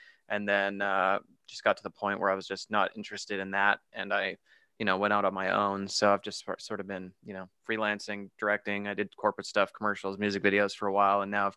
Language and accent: English; Canada; now in Las Vegas, United States; I live in Las Vegas and I'm from Canada originally. So I've been here, I think, 14 years now